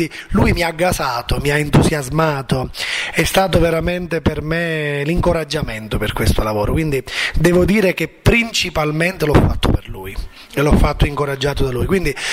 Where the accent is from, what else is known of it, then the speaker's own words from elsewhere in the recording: Cammarata, Sicily, Italy; cioè siamo di Cammarata.